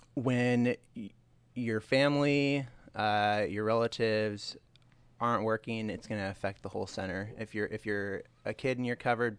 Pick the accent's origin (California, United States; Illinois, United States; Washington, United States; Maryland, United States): Washington, United States; Gig Harbor; now in Tacoma, United States; I grew up in Gig Harbor, attended Washington State University, go Cougs.